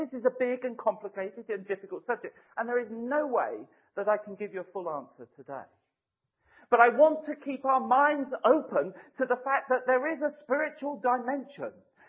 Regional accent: United Kingdom; Okay, I'll take it that we're British. We don't like to say amen.

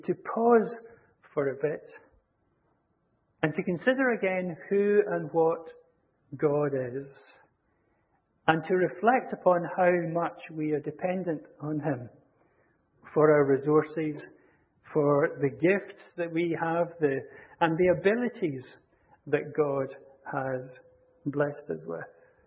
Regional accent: Scotland, United Kingdom; speaking as a Scotsman

